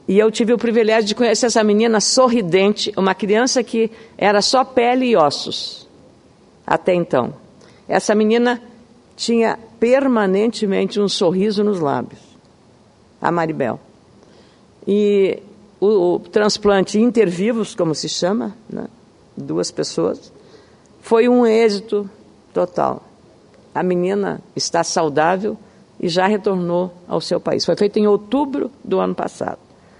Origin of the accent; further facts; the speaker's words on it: Lagoa Vermelha, Rio Grande do Sul, Brazil; born there; a minha cidade onde eu nasci, Lagoa Vermelha